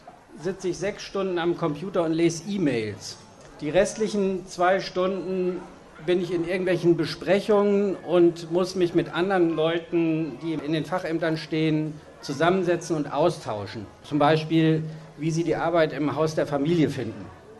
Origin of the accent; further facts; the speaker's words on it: North Rhine-Westphalia, Germany; Nein, ich bin tatsächlich im Ruhrgebiet aufgewachsen